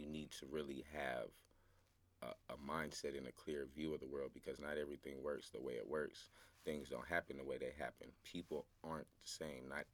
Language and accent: English; Austin, Texas, United States; Growing up in the Salvation Army in Austin, Texas, downtown, dirty, disgusting place, unsanitary. It's not very good to raise a child or to have a childhood. But we eventually moved out of that.